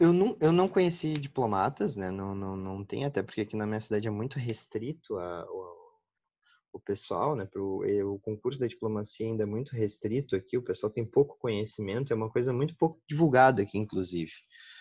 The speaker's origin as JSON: {"language": "Portuguese", "town": "Pelotas", "region": "Rio Grande do Sul", "country": "Brazil", "said": "Pois então, não sou de nenhum grande centro, né? Sou de Pelotas, sul, do Rio Grande do Sul."}